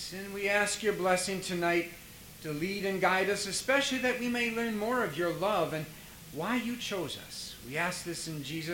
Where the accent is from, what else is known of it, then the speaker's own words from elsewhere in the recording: Wausau, Wisconsin, United States; A little bit about myself. I grew up in Wausau, Wisconsin.